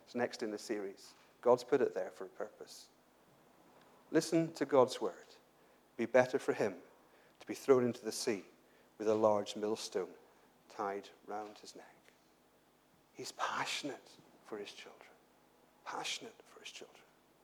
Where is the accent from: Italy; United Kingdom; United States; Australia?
United Kingdom; Northern Ireland; I come from Northern Ireland. Northern Ireland is very partisan.